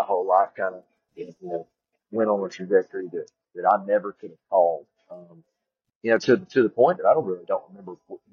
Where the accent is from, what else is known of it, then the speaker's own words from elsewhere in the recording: Clanton, Alabama, United States; Clanton, my hometown in Alabama's got 9,000 people in it. Like I said, most of them are peach farmers.